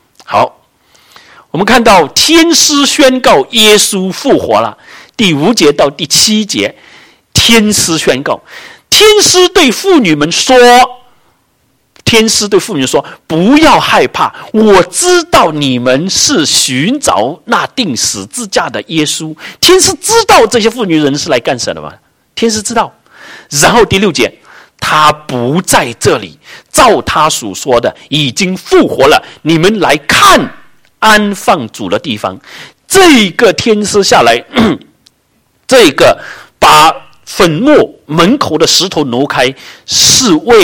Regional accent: China; now in Canada; 只有我们中国人过清明节，

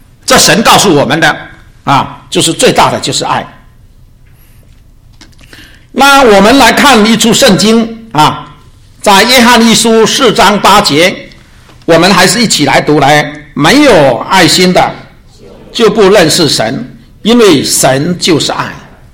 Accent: China; 我们小时候在中国大陆是这样教育的。

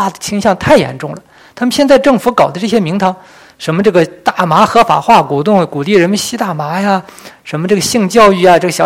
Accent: Chifeng, Inner Mongolia, China; 我家乡呢，其实我出生在内蒙赤峰市，内蒙古赤峰市。我小的时候呢，就跟着我当中学老师的妈妈，她老调动工作，就是在一个公社中学干不上四五年五六年，哎，就换另外一个公社，就老在搬家

